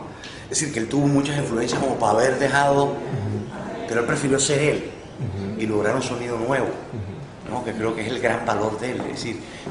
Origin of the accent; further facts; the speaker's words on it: Colombia; sí como colombiano siento la necesidad de que exista esa búsqueda también al interior